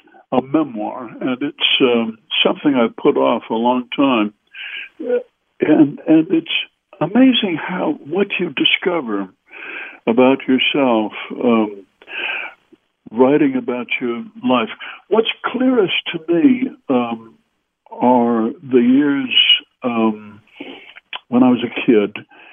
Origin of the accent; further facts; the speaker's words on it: Minnesota, United States; But whenever I'm around people from Minnesota, we just dive into the pool, you know?